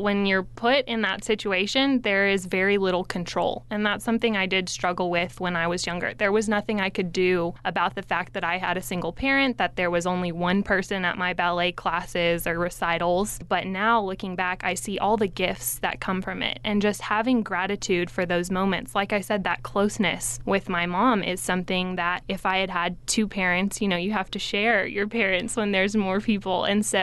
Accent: Lubbock, Texas, United States; like you said, born and raised in Lubbock, and I am currently a business student at the University of Texas in Austin.

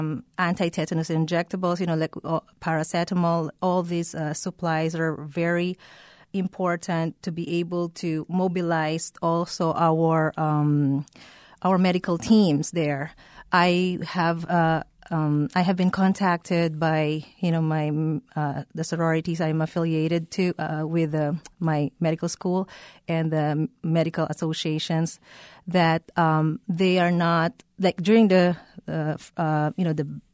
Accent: Philippines; born there; I was born in the Philippines.

